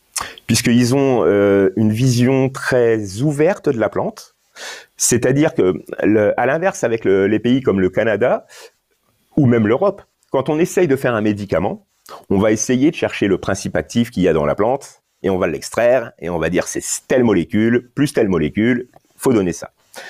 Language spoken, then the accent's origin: French; Grand Est, France; Je suis issu de la Champagne